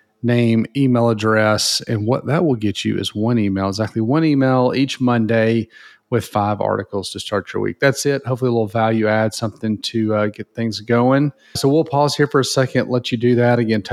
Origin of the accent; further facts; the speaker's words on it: the South, United States; Well, I'm from the South, so I'm going to say iced tea.